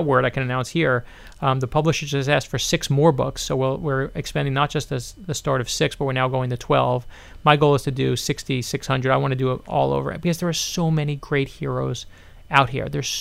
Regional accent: Brooklyn, New York, United States; now in Miami, United States; I grew up in Brooklyn, New York. And I'll tell you just from my own experience is when my dad lost his job at 40 years old, he decided to move here to Miami, Florida.

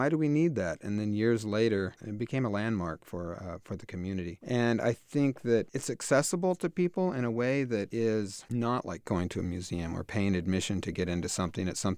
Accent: Midwest, United States; And I grew up in the Midwest, and there's actually a lot of permanent outdoor sculpture there.

